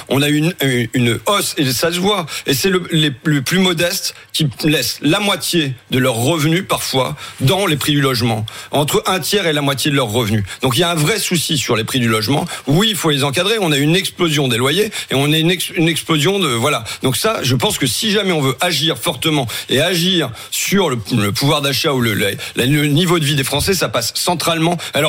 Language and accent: French; Hauts-de-France, France; ma région, les Hauts-de-France, même si je suis picard et je reconnais toujours pas les Hauts-de-France